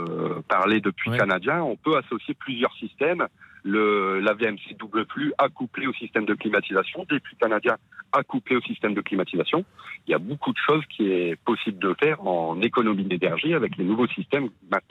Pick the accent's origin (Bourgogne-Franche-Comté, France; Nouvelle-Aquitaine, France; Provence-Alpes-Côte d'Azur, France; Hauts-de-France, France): Hauts-de-France, France; chez nous, dans le Nord